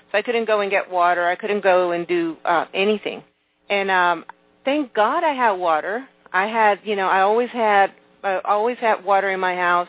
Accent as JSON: {"language": "English", "country": "Venezuela", "tie": "born or raised there", "said": "Because, I come from a different era, and, you know, growing up in Venezuela, you know, you would actually, sometimes we wouldn't have powers, and sometimes we wouldn't have water"}